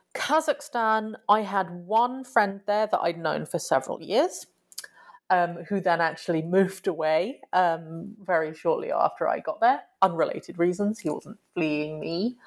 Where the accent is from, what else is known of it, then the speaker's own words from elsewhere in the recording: United Kingdom; So as a British person, I can come into the US for 3 months as long as I'm not working under a visa waiver thing.